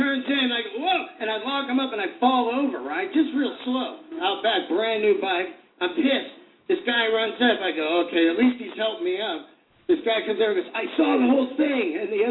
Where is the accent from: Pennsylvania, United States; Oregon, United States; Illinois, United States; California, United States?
California, United States; San Francisco; I'm from San Francisco. You ever been there?